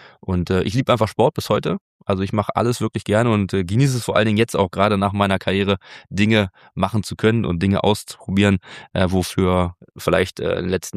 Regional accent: Spandau, Berlin, Germany; ich bin, wie gesagt, gebürtiger Spandauer und ich bin auch stolz darauf.

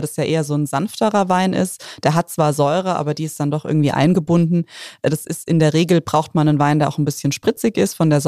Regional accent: Bad Dürkheim, Rhineland-Palatinate, Germany; weil ich komme ja aus Dürkheim, ja, Wurstmarkt

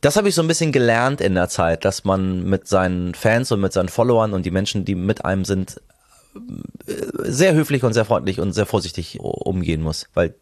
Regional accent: Hamburg, Germany; also born or lived in Tehran, Iran; ich bin ja aufs Dorf gezogen und zwar auf das Dorf namens Hamburg. Ich kam ja aus Teheran. Teheran hat 20 Millionen Einwohner.

